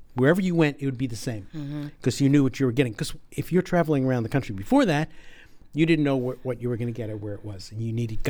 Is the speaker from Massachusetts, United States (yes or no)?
no; New Jersey, United States; also born or lived in New York; I'm from New York. Okay. I grew up in New Jersey, but I was a little teeny kid.